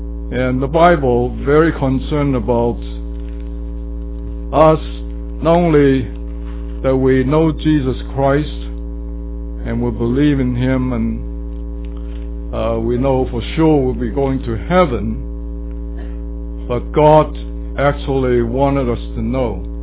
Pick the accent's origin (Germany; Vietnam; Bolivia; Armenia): Vietnam; now in United States; So more than half my life I lived in the States. I came from Vietnam. My parents came from China to Vietnam. So I was pretty much a bicultural, you can say, a person who lived through another culture